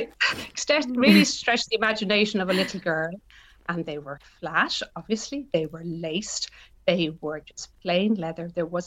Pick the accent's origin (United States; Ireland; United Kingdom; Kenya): Ireland; Dublin, Leinster; Well, my accent tells you there, I'm from Dublin, Ireland originally